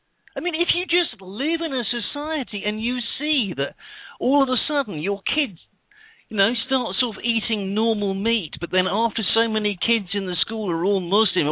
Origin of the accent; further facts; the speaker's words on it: United Kingdom; okay, I'm British